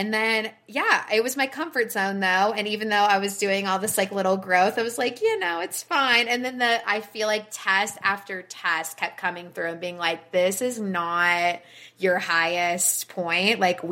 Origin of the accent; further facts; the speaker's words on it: Florida, United States; Like, I think back to I was raised in Florida